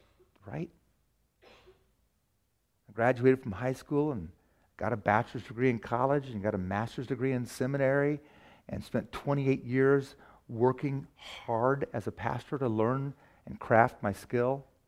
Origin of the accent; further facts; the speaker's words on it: United States; I live here. I shouldn't feel guilty for being an American.